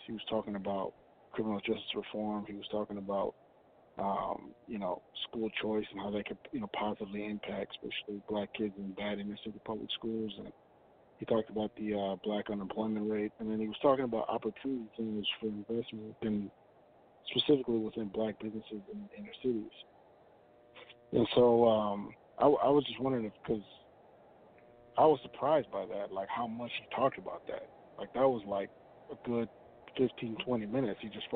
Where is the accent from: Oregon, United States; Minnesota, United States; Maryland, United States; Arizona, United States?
Minnesota, United States; Minneapolis; I'm from Minneapolis.